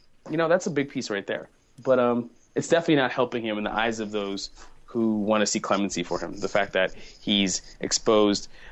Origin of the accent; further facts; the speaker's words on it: United States; I'm going to say our because we're all American